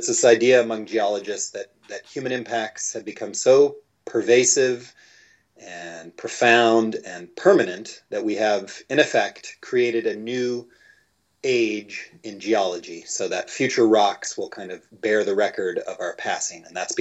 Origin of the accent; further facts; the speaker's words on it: Midwest, United States; I'm originally from the Midwest, and so I could see what kind of planting out the entire middle part of the United States in corn did to the environment.